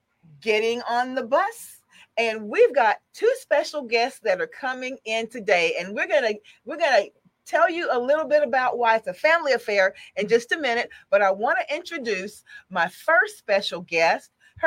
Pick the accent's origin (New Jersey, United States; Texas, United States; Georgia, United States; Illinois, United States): Texas, United States; So we are all definitely from Texas.